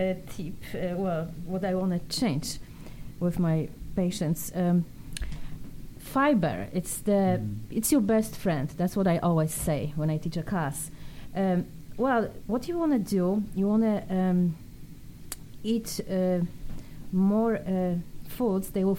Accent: Poland; Like I'm from Poland, so I eat white beans, right?

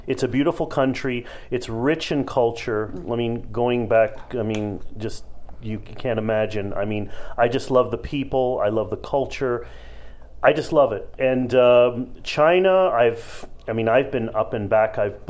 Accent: Toronto, Ontario, Canada; I was born and raised in Toronto.

